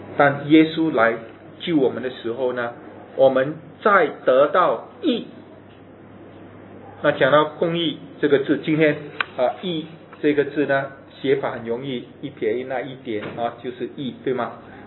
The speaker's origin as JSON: {"language": "Chinese", "country": "China", "said": "这个结论就是老早我们中国人就认识"}